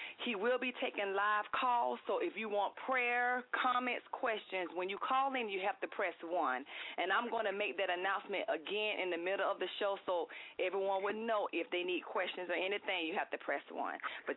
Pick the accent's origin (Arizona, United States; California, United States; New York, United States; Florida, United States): Florida, United States; Jacksonville; now he lives in Jacksonville, Florida, which is my hometown.